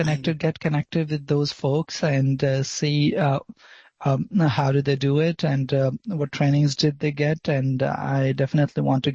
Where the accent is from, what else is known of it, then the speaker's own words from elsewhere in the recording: Denton, Texas, United States; as Amanda told, I am from Denton, Texas